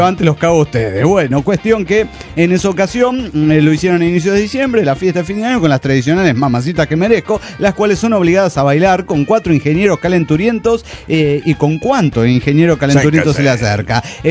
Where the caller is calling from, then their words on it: Chihuahua, Mexico; de Chihuahua, México.